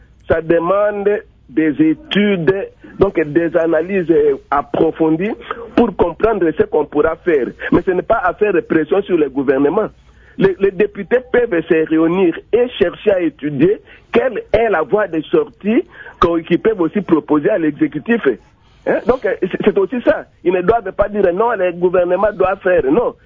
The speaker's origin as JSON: {"language": "French", "region": "Sankuru", "country": "DR Congo", "said": "chez moi au Sankuru"}